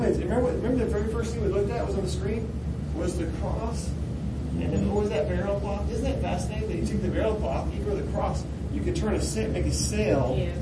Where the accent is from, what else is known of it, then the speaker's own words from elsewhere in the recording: Sonoma, California, United States; I grew up right outside San Francisco, a town called Sonoma.